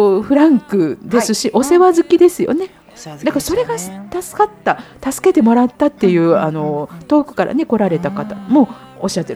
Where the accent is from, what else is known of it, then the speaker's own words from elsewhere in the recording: Kansai, Japan; accent: Kansai; 私たち、ね、関西出身なの で